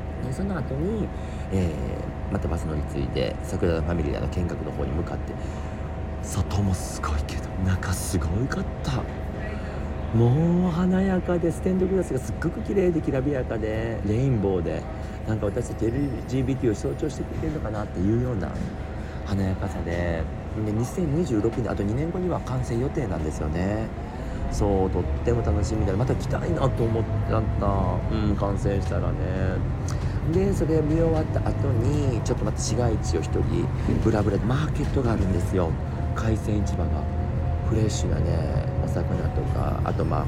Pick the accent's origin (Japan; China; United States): Japan; Osaka; 私の地元大阪市内のアベロに住んでたんだって